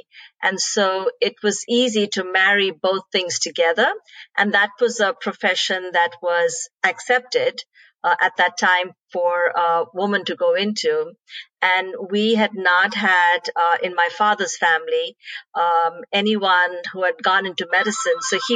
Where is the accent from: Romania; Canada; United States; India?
India; I grew up in India.